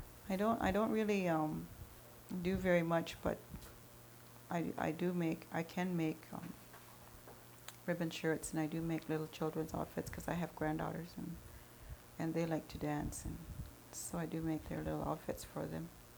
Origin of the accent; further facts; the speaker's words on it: Oneida, United States; I came from Oneida and the longhouses there